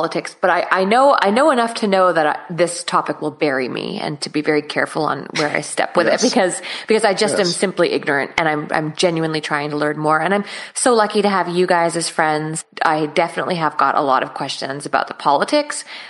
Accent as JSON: {"language": "English", "country": "Canada", "lives_now": "Australia", "said": "I'm Canadian, man. I live I live in Australia, but I'm Canadian through and through."}